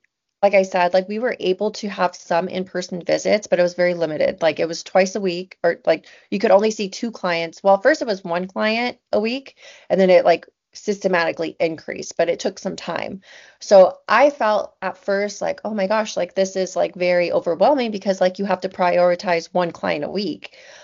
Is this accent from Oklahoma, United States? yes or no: no; California, United States; I'm from California. So like in California, we have like mid-tier level.